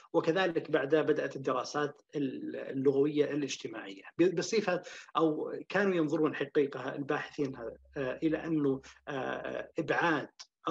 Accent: Al-Ahsa, Eastern Province, Saudi Arabia; ولدت بالأحساء شرق المملكة العربية السعودية، وفيها درست الابتدائية والمتوسطة والثانوية.

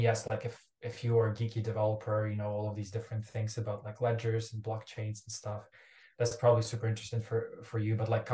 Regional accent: Ukraine; English is a second language; moved away as an adult; now in United States; So my background, I'm originally from Ukraine, born and raised in Ukraine. Moved to the United States right before COVID hit.

